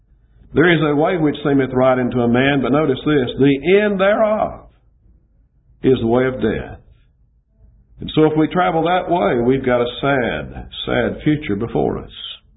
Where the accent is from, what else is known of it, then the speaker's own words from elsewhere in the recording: Adamsville, Alabama, United States; also born or lived in Birmingham, United States; I was born in Birmingham, grew up in Adamsville, which is west of Birmingham, about 10 miles.